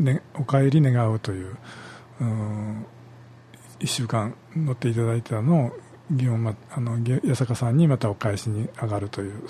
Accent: Kyoto, Japan; 私はたまたま京都で生まれ育ったので

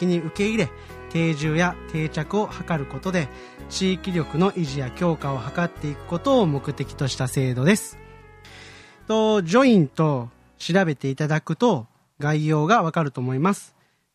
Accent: Kyoto, Japan; 生まれ育った京都に貢献したいっていう思いもありまして、これはやるしかないと決意して輝き隊になったのがきっかけです。

